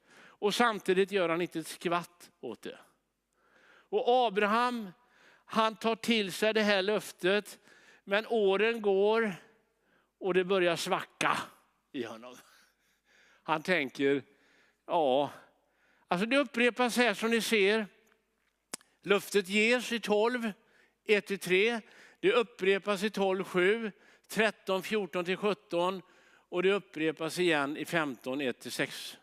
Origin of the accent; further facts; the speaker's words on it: Jönköping, Jönköping County, Sweden; utan det är mer i Jönköping där jag kommer från.